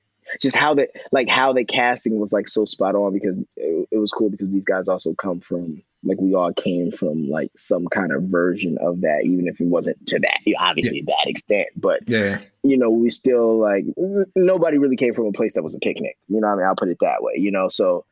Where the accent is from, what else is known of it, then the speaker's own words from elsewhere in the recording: Chicago, Illinois, United States; like, I come from Southside Chicago.